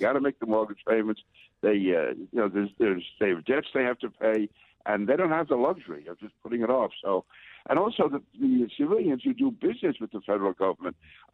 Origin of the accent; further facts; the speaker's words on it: Queens, New York, United States; Now, I grew up in Queens, and that White Castle place on Queens Boulevard and 43rd Street.